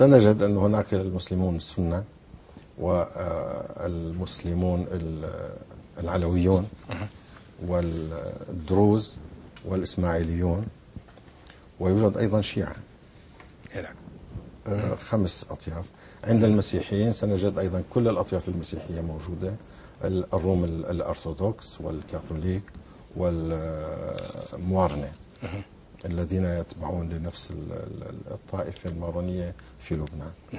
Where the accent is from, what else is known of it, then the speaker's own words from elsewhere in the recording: Syria; عندنا في سوريا ثلاثة أديان.